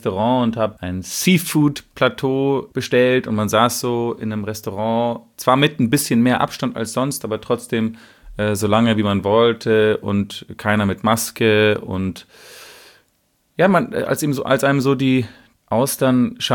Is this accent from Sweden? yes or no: yes; Sweden; wir Schweden machen es anders als der Rest der Welt.